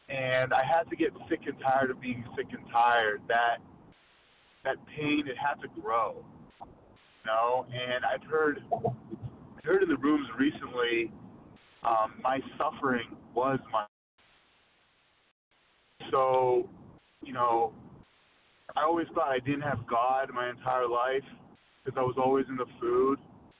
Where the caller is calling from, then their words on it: New Jersey, United States; New Jersey. Sorry about that.